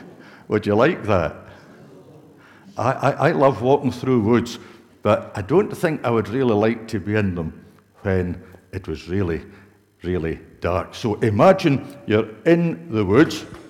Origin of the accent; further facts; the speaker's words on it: Scotland, United Kingdom; where I grew up in Kintyre